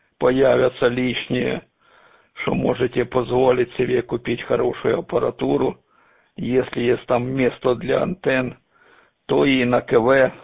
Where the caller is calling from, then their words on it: Kropyvnytskyi, Kirovohrad Oblast, Ukraine; Кировоград, Кропивницкий